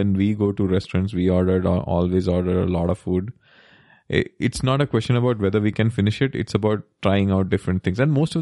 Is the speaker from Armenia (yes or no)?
no; Kerala, India; We are from Kerala. They have different kind of biryani there.